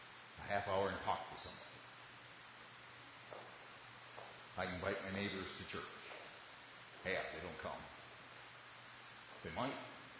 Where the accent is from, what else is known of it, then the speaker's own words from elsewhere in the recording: Michigan, United States; I mean, I'm from Michigan. I understand. You only have so many play days in the summer.